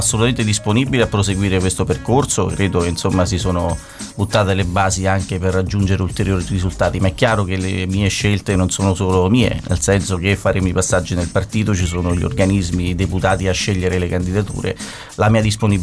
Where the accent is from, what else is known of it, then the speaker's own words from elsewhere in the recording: Sezze, Lazio, Italy; legate all'inizio al mio paese, che è Sezze